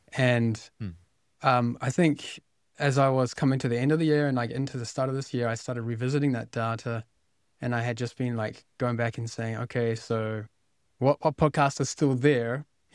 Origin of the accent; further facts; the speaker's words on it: New Zealand; now in Kuala Lumpur, Malaysia; I grew up in New Zealand. I currently live living in Malaysia with my lovely wife. We live in Kuala Lumpur, the capital.